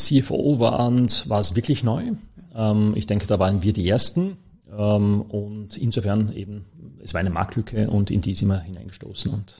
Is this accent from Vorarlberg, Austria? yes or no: yes; Vorarlberg, Austria; born there; also born or lived in Toulouse; Also ich bin ja gebürtiger Vorarlberger.